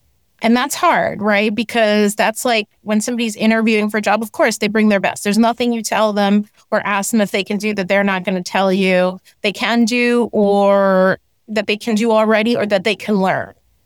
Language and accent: English; New Jersey, United States; I grew up in New Jersey, like literally across the river. You could spit across the river. I grew up in Hudson County, so I consider myself a New Yorker.